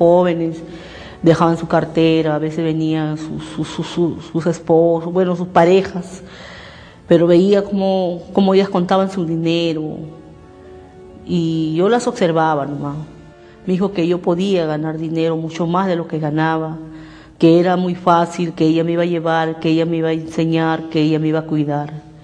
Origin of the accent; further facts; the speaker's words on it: Lima, Peru; Mayormente casi toda mi niñez viví en el Mercado 3 de Febrero, que es en La Victoria, en La Parada.